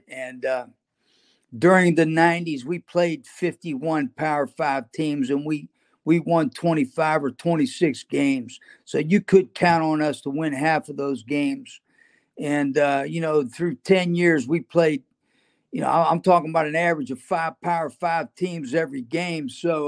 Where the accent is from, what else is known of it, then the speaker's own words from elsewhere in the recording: Pennsylvania, United States; You know, I grew up like that in Western Pennsylvania.